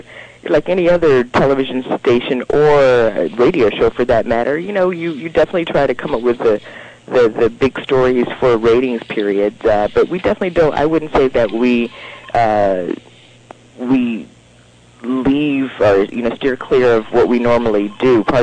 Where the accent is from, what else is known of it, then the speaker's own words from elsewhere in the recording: New Orleans, Louisiana, United States; I'm from New Orleans.